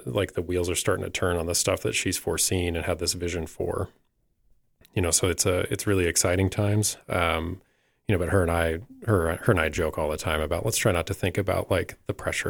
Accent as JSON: {"language": "English", "region": "Washington", "country": "United States", "tie": "born or raised there", "said": "So I'm from, I'd say I'm from Southwest Washington, and, you know, kind of as rural as Washington State gets on the western side. Grew up in a small town, not too dissimilar in size from Sheridan"}